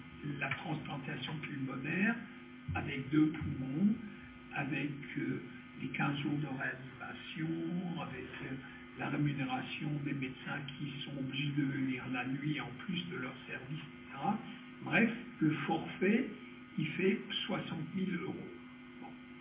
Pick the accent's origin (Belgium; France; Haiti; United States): France; il y a une notion qu'en tant que Français, nous avons beaucoup de mal à admettre